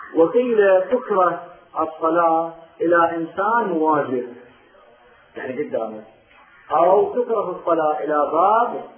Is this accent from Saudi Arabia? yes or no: no; Iraq; عندنا بالعراق